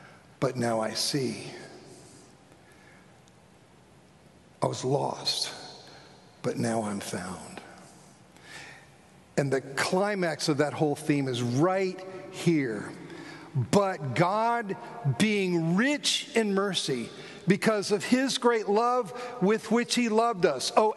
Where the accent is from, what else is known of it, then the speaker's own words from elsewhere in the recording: Florida, United States; I grew up in South Florida.